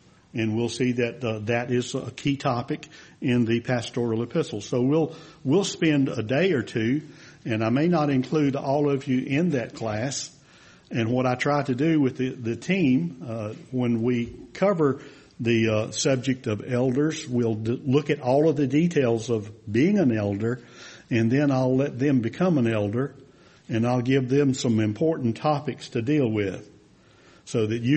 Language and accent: English; Reidsville, North Carolina, United States; But I am from Reidsville, North Carolina. I grew up there on a tobacco farm, if you will, and had a good experience growing up as a kid, learning how to work.